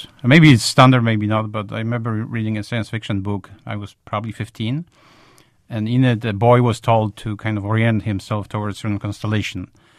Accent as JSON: {"language": "English", "country": "Poland", "second_language": "English", "said": "I'm from Poland originally"}